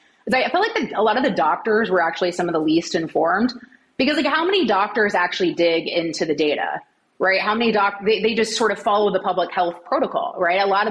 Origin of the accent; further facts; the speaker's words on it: United States; You know, like I'm an American. I live in a free country.